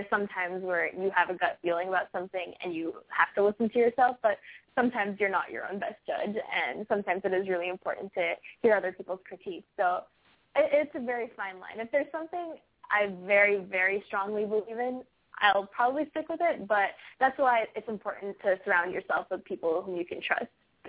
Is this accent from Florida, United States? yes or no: yes; Florida, United States; I come from South Florida. It's a pretty small town. It's the kind of place where everyone knows each other, and you've been going to school with the same kids since, like, kindergarten.